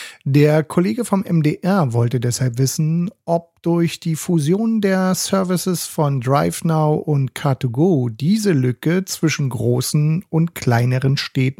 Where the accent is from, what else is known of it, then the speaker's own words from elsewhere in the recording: Berlin, Germany; Als Berliner freut mich die Antwort auf die Frage nach dem Warum Berlin besonders.